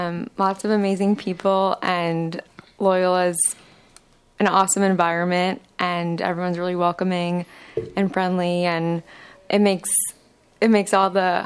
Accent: Long Island, New York, United States; I am from Long Island, New York

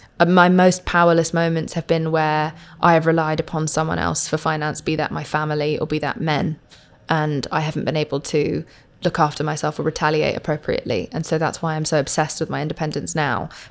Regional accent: United Kingdom; I'm from Britain. And I'm from Pakistan and India

